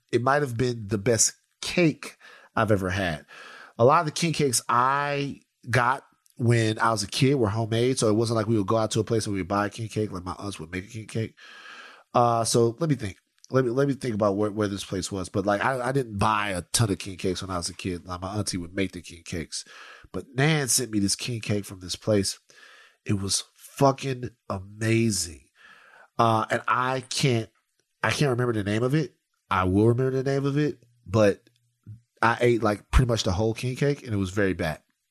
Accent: Baton Rouge, Louisiana, United States; The best king cake in Louisiana is one that, okay, so I'm from Baton Rouge

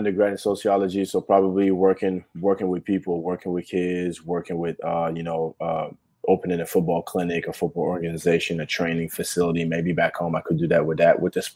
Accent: Canada; growing up in Canada

